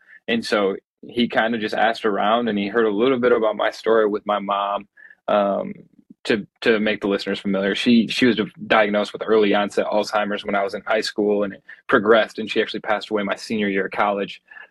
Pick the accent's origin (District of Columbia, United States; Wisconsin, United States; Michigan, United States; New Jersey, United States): Michigan, United States; East Lansing; So I grew up in East Lansing, and my parents had met. My dad was from Pakistan. My mom was from Midland, Michigan, and they met going to Michigan State.